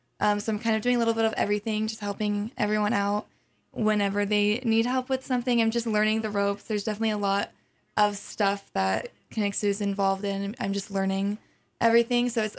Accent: Texas, United States; Yes, I am from Texas.

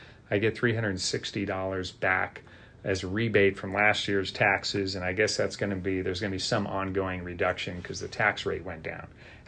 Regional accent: Richmond, Virginia, United States; born there; But actually, I was born in Richmond, Virginia.

